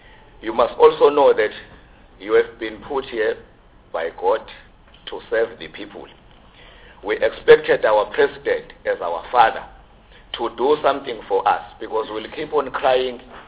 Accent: Pietermaritzburg, KwaZulu-Natal, South Africa; from Pietermaritzburg.

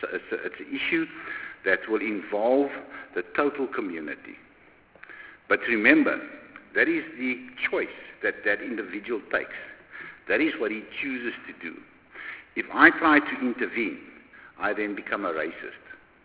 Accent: South Africa; And if the answer is yes, then I'm a South African. And that is what I want to be recognized as a South African.

